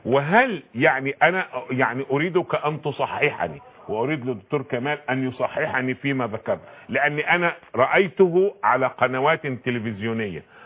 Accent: Egypt; احنا نفسنا كمصريين

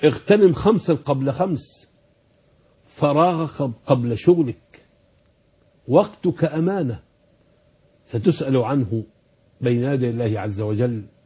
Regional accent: Sudan; وأنا من السودان. وأفرح وأسعد حينما أنزل السودان.

